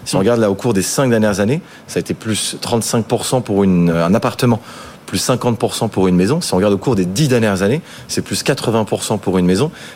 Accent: Brittany, France; Je suis breton, donc autant en profiter.

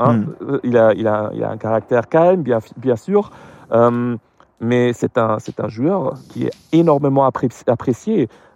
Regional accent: Nuremberg, Bavaria, Germany; je suis de Nuremberg et on n'aime pas le Bayern ici.

